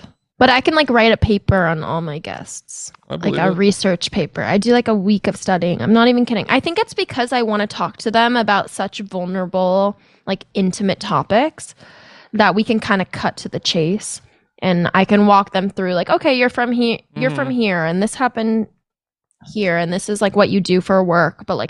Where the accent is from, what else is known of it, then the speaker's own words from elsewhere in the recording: Seattle, Washington, United States; I'm from Seattle.